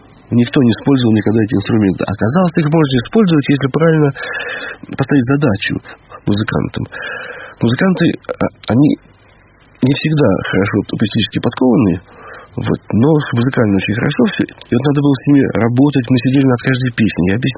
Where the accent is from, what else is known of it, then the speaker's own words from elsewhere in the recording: Saint Petersburg, Russia; потому что я сам родом из Ленинграда